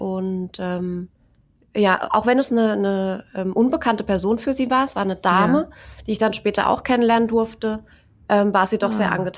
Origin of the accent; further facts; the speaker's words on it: Aschaffenburg, Bavaria, Germany; ich komme aus Aschaffenburg